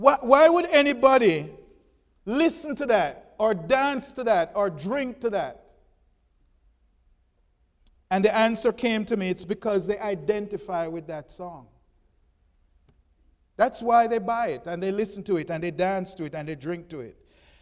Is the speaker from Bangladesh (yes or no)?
no; Jamaica; I remember I'm from Jamaica.